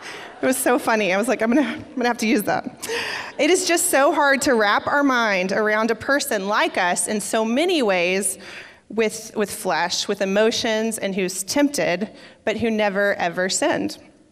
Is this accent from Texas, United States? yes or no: yes; Dallas, Texas, United States; born there; So for me, I was born in Dallas, Texas. Are there any Texans out there?